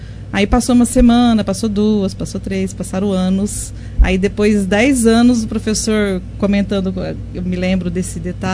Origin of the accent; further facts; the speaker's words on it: Pontal, São Paulo, Brazil; now in Monte Alto, Brazil; Eu sou de Pontal, né? E casei com o Paulo, que é daqui, e vim para cá. Conheci o Paulo em 85, nos casamos e viemos morar aqui em Monte Alto.